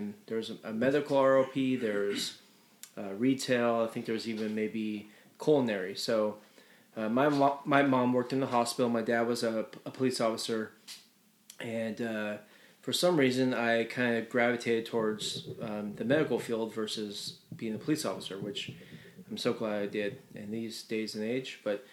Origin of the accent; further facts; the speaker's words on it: Oroville, California, United States; now in Chico, United States; Yeah, I'm from Oroville, California. I was born and raised around the area and been living in Chico since 2007.